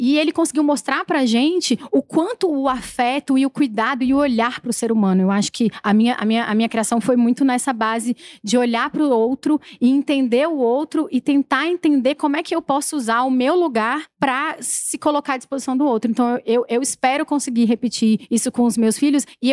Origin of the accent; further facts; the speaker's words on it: Brasília, Federal District, Brazil; E eu nasci em Brasília, né? Nasci e fui criada em Brasília.